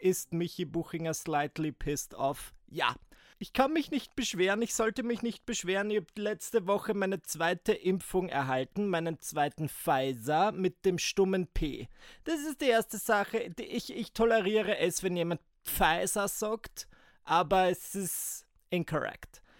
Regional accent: Austria; Maskenpflicht, das herrscht jetzt bei uns in Österreich vielerorts nicht mehr.

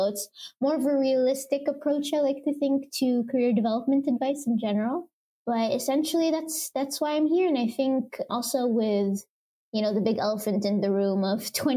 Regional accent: Saudi Arabia; also born or lived in Egypt; now in Germany; I grew up in Saudi Arabia. I'm originally from Egypt. So I've actually been an immigrant my entire life. So moving to Germany was kind of a given

